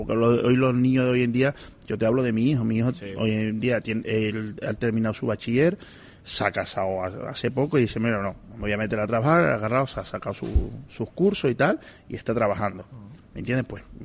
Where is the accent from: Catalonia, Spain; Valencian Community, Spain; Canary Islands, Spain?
Canary Islands, Spain; yo que soy canario